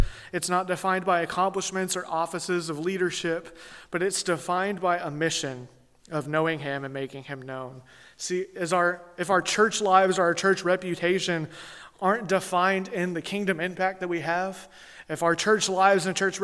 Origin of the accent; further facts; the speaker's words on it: Louisiana, United States; You see, we are not just from Louisiana. We are not just Baptists. We are not just Americans.